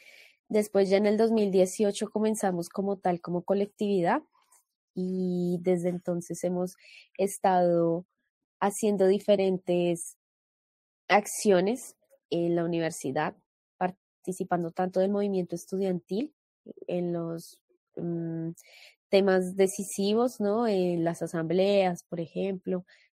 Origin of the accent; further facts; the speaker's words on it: Colombia; now in Brazil; venimos de Colombia y allá se, al calor de la olla se gestan bastantes espacios.